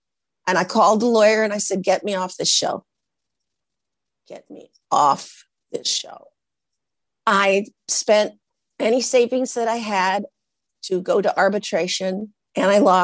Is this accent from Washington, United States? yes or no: no; Portland, Oregon, United States; And then I come from Portland, Oregon, from the Norwegians. And I have never heard a racial slur or epithet.